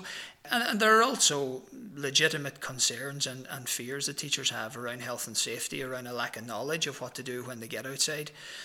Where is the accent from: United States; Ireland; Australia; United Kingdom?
Ireland; Donegal, Ulster; growing up in Donegal, just outside Donegal town, the outdoors was the biggest room in our house.